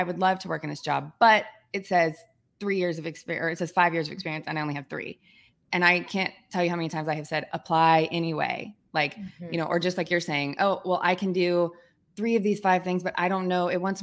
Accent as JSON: {"language": "English", "region": "Georgia", "country": "United States", "said": "You know, I'm being from Georgia."}